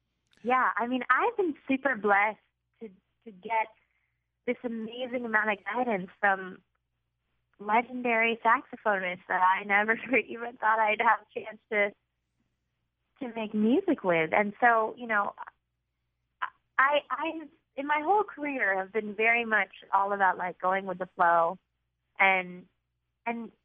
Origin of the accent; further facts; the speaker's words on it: Brookline, Massachusetts, United States; I'm from Brookline, Massachusetts.